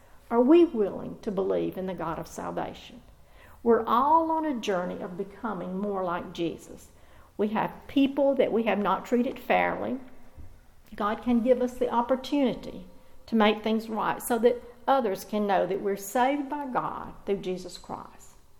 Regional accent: Moody, Alabama, United States; I grew up in Moody when it was a crossroads and cattle crossings

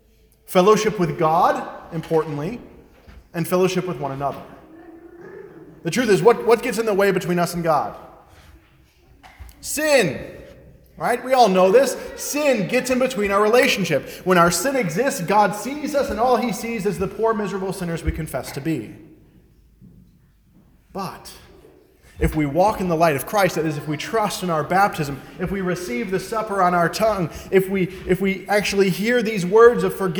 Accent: Detroit, Michigan, United States; I'm from Metro Detroit. Okay? My family as well.

